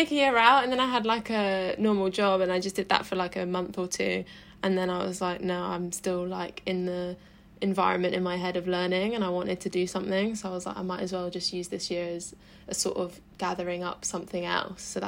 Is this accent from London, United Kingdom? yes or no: no; East of England, United Kingdom; I literally went straight from sixth form in my hometown in Suffolk